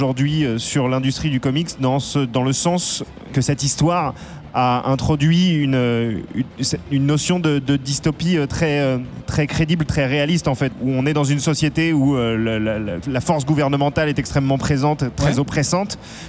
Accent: Paris, Île-de-France, France; je viens de Paris et je lis des comics depuis que je suis enfant.

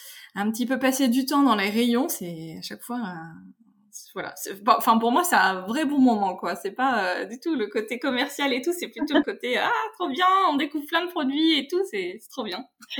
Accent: Grenoble, Auvergne-Rhône-Alpes, France; Bon, parce que moi je suis grenobloise

